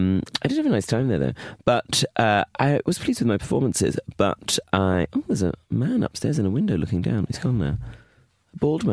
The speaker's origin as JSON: {"language": "English", "town": "Bromley", "region": "London", "country": "United Kingdom", "tie": "born or raised there", "said": "Bromley, my hometown."}